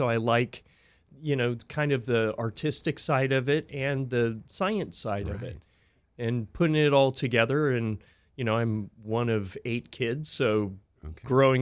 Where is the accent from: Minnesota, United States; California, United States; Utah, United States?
California, United States; San Diego; I grew up mostly in San Diego, so everything grew like crazy.